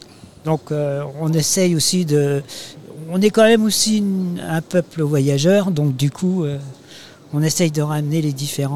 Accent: Brittany, France; j'ai de la famille dans le Morbihan, j'ai mon cousin, mais moi, je suis breton.

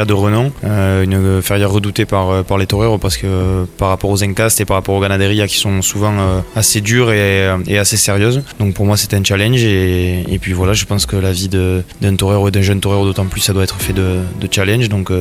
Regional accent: Nîmes, Occitanie, France; Je viens de Nîmes, j'ai 24 ans.

